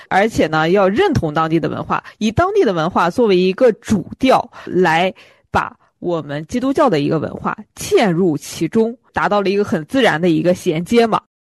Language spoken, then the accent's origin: Chinese; China; 我们中国人很实在的